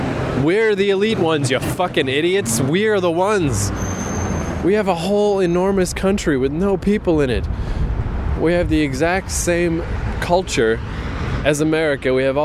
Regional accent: Canada; I'm gonna say I'm sorry because I'm Canadian.

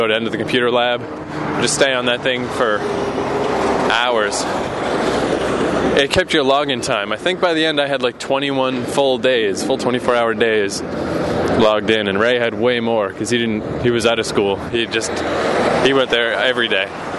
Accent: Canada; because, you know, we're not from America, we're from Canada.

